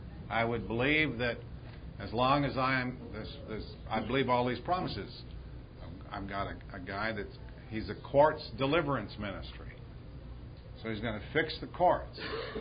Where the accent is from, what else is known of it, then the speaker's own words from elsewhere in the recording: Arizona, United States; And around where I grew up in Arizona, gold was these little nuggets